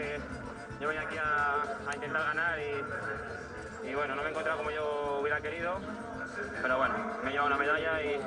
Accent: Valdemoro, Community of Madrid, Spain; sobre todo mi pueblo en Valdemoro con la pantalla que han puesto

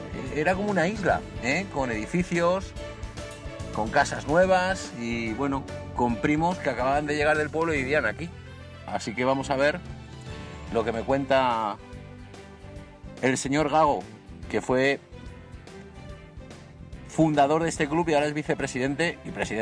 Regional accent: Madrid, Community of Madrid, Spain; yo soy de Carabanchel

